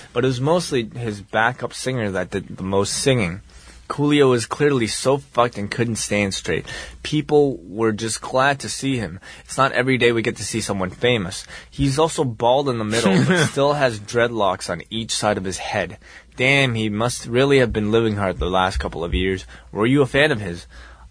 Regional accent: Aalborg, North Denmark Region, Denmark; the Juicehead capital of Denmark, my hometown of Aalborg

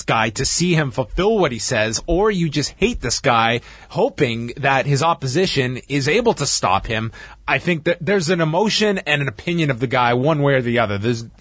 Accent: Ireland; But as an Irish MMA fan, I do find McGregor a little much.

